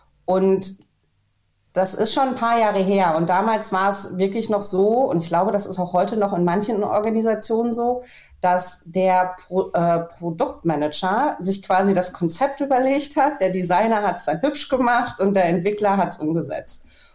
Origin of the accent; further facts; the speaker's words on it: North Rhine-Westphalia, Germany; born there; Ich bin, eigentlich bin ich gebürtige Sauerländerin, aber vom Herzen definitiv norddeutsch.